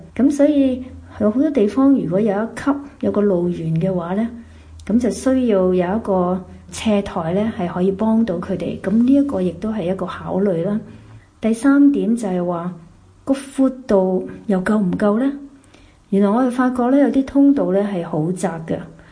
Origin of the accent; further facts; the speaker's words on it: Hong Kong; 各位收音机旁边的朋友大家好，我是来自香港的